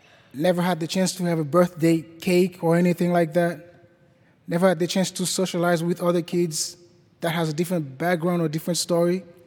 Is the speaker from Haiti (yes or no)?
yes; Haiti; English is a second language; I'm from Haiti. I was born and raised in the biggest slum of my country. The name is Cité Soleil